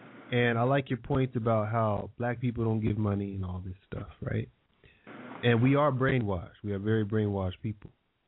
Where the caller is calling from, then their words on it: Sweden; Hello, Philadelphia. I'm calling from Sweden